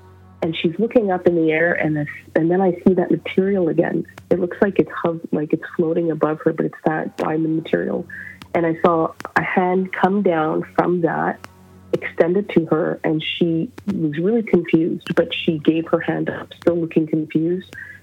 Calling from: Montreal, Quebec, Canada; from Montreal, Quebec.

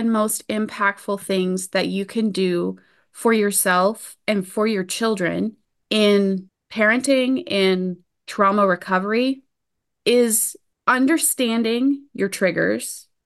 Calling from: New Brunswick, Canada; I am coming to you from New Brunswick, Canada.

